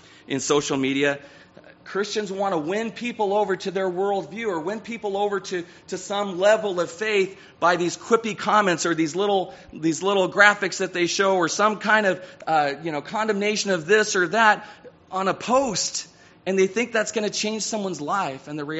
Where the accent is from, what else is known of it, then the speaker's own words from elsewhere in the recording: California, United States; I grew up in California, and I don't think the word's immigrated to California.